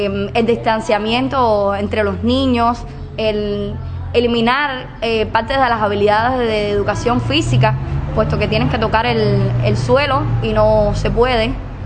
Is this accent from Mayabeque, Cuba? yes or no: yes; San Nicolás de Bari, Mayabeque, Cuba; Soy natural de San Nicolás de Bari